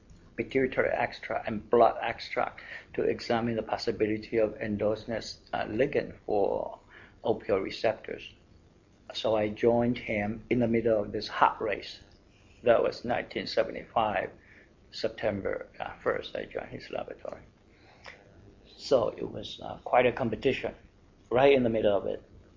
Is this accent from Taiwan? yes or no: yes; Taiwan; I came from Taiwan, and originally my ancestors came from China